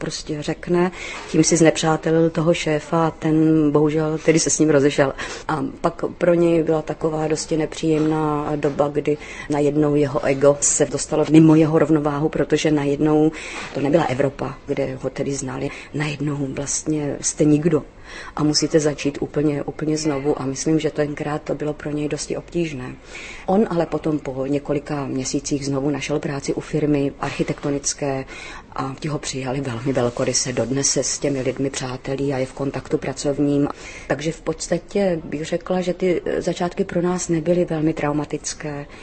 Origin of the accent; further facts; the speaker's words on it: Moravia, Czechia; protože jsem z Moravy, tak já miluju lidové písničky a cymbálovku